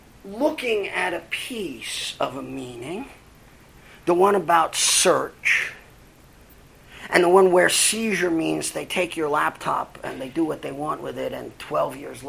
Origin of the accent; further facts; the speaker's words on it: New York, United States; and of which I was, as a Jew from New York, extremely not fond.